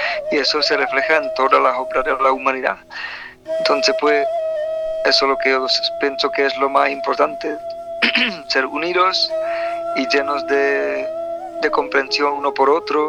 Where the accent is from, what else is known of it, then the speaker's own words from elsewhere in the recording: Czechia; Spanish is a second language; En mi tierra, eso es República Checa